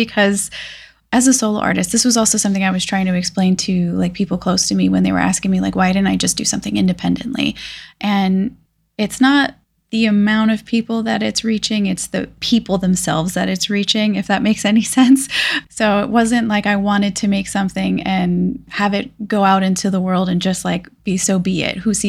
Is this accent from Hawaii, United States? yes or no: yes; Hawaii, United States; So I was raised on Maui. I moved here when I was very young, around like 10 years old, and finished all of my school years here, graduated from St. Anthony in Wailuku, and stayed on island for a little bit